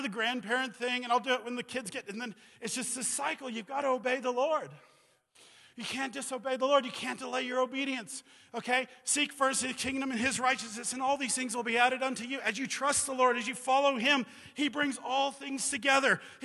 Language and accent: English; Pagosa Springs, Colorado, United States; It's not, I'm from Pagosa. I grew up here. I didn't know a whole lot of stuff.